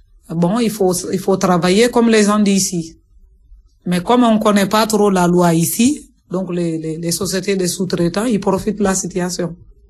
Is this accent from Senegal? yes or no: yes; Senegal; moved away as an adult; now in France; j'ai 42 ans, je suis originaire du Sénégal. Je suis là depuis 1900, mois d'avril 81.